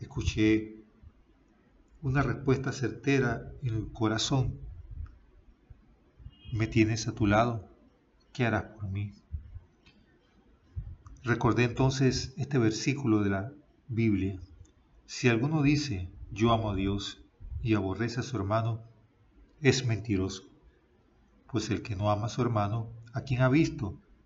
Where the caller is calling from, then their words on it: Panama; desde Panamá y quería compartirte una breve reflexión